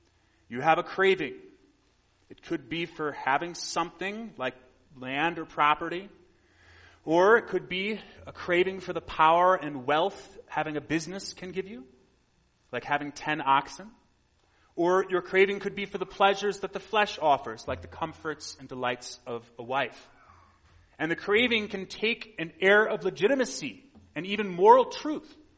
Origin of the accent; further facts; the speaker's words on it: Wisconsin, United States; also born or lived in Minnesota; I grew up in Wisconsin and Minnesota.